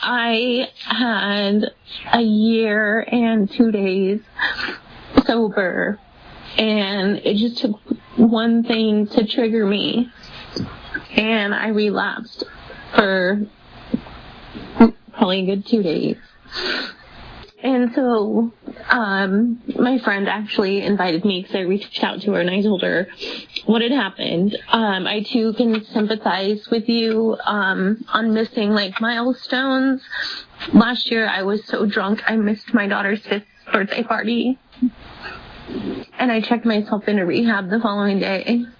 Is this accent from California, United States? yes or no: yes; Jackson, California, United States; I am actually from Jackson, California, Northern California.